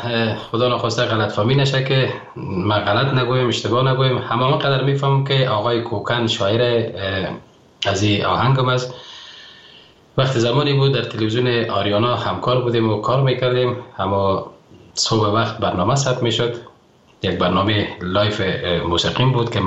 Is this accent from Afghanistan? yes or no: yes; Afghanistan; بخصوص که افغانستان نازنینم که من خاک خاک وطنم مثل زر است برای من، بسیار زیاد دوستش دارم.